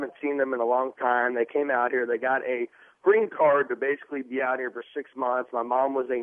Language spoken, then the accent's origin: English; United States; born there; I was born here in America, and I'm 23 years old. My dad and mom were born in Cabo St. Lucas.